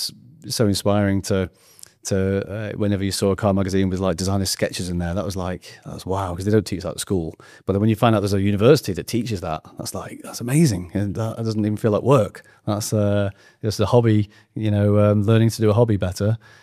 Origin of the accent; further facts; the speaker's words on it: Manchester, North West England, United Kingdom; So I was born in Manchester in 1980. And my mum was a staff nurse, my dad was an IT computer programmer, and very humble beginnings. We lived in North Manchester